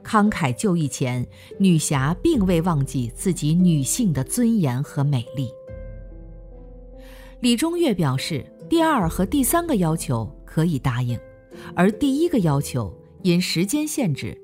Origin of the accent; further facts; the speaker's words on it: Hangzhou, Zhejiang, China; 我们这代杭州人真是绕着秋瑾之墓长大的。